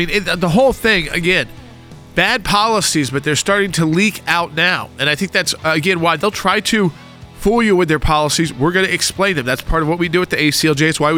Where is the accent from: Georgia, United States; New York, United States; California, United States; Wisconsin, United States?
Georgia, United States; Atlanta; in places like Georgia and my home state, like Atlanta, my home city